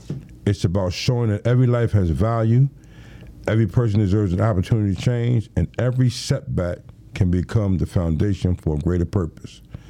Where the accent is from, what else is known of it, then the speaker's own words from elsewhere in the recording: Philadelphia, Pennsylvania, United States; Because I grew up in South Philadelphia, as you know. And growing up in the inner city, we tend to gravitate toward the negative influences.